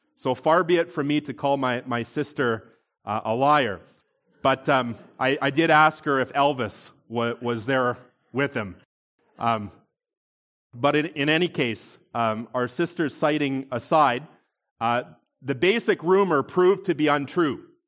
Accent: Ontario, Canada; I've spent a good chunk of my life here in the Niagara region. I grew up in Niagara and then moved away for a little bit. Didn't expect to move back, but in God's providence, brought us back to Welland.

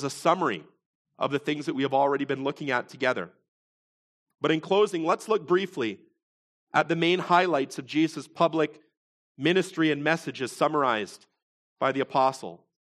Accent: Welland, Ontario, Canada; our own city of Welland. You know, I grew up in this city. This is my hometown.

